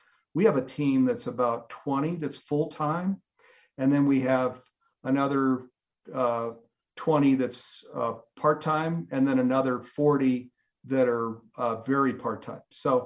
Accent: California, United States; You know, I come from Silicon Valley.

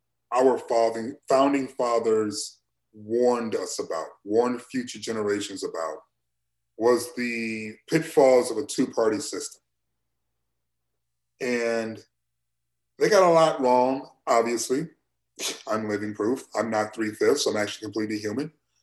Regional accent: Detroit, Michigan, United States; but growing up in Detroit specifically, very differently. But as a kid, you know, I didn't know we were poor.

